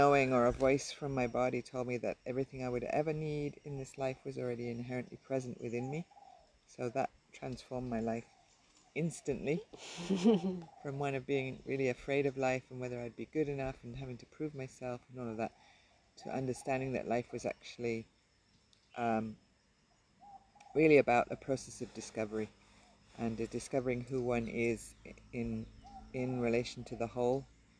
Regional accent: England, United Kingdom; as we've said, and I am originally from England.

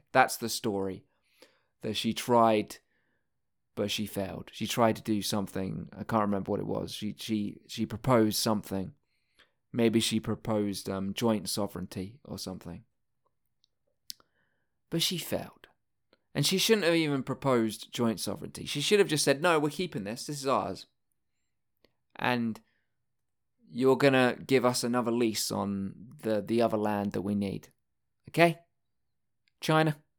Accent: United Kingdom; I'm still a British person right now, so I'll say we. The British people, we should have kept some of Malaysia.

